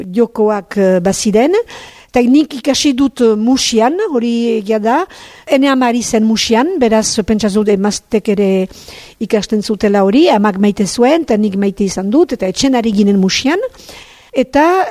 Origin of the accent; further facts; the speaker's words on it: Saint-Palais, Nouvelle-Aquitaine, France; nola Donapaulo ondoa naiz